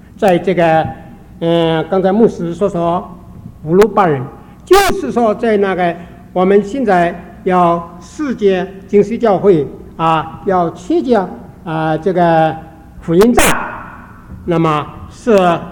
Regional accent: Wenzhou, Zhejiang, China; also born or lived in Hong Kong / Panama; 我们温州人一句话说，天不怕地不怕，只怕温州人说国语话

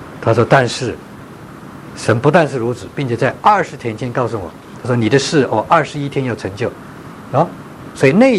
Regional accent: China; moved away as an adult; now in United States; 我从中国来到美国是流着泪出来的，忍痛出来的，啊，我不要出国的，我在中国传道

